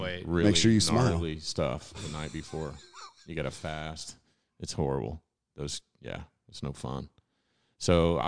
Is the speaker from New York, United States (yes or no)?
no; Corpus Christi, Texas, United States; for me, my hometown, we need to go to Corpus.